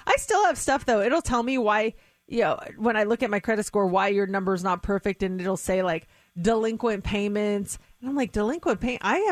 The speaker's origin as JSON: {"language": "English", "region": "Colorado", "country": "United States", "said": "there was a girl with my same name in Colorado, and I'm from Colorado."}